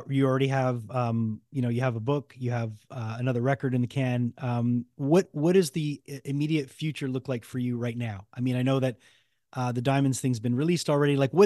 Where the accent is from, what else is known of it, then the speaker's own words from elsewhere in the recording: Canada; But as a Canadian artist who's worked in the US